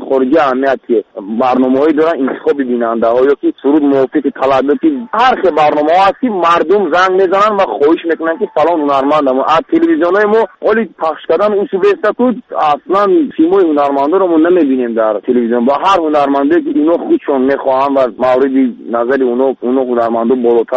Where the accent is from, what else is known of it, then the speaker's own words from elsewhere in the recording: Tajikistan; در همین تاجیکستان ما چقدر لهجه هست